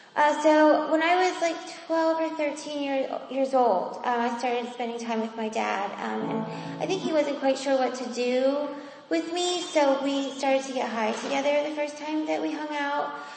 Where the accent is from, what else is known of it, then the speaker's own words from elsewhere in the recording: Shamokin, Pennsylvania, United States; I'm 31 years old, and I'm from Shamokin, Pennsylvania, and I've been in Teen Challenge for 10 months.